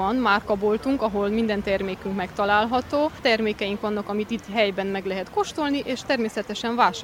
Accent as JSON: {"language": "Hungarian", "town": "Nyárádszentmárton", "region": "Mureș County", "country": "Romania", "said": "Nyárád-Szentmártonból származom, és a Terézia Kft-nél dolgozom mezőpanitban."}